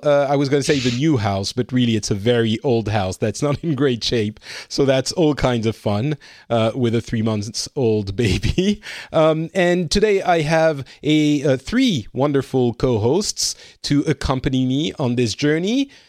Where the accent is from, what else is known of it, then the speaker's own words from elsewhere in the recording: France; now in Finland; I am from France / more and more time spent in Finland these days